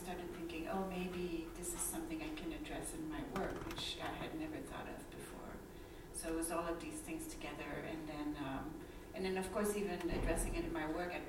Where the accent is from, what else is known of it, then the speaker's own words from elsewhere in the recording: Quebec, Canada; I'm originally from Canada, in Quebec